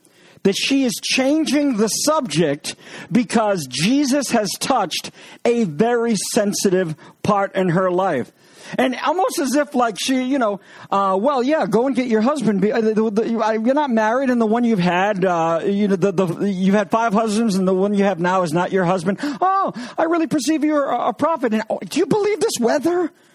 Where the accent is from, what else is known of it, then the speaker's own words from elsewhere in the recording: New England, United States; Now, I am from New England, so I'm not feeling charitable at all.